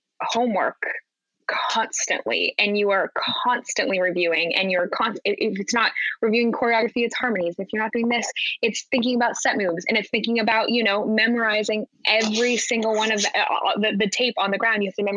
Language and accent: English; Park City, Utah, United States; I'm from Utah, Park City, Utah. So grew up in the mountains. Not anything like New York City.